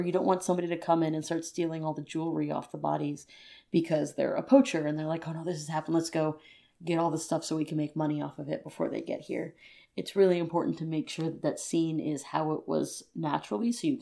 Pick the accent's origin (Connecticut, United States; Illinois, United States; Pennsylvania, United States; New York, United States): Connecticut, United States; So I'm from Connecticut. So it's right there.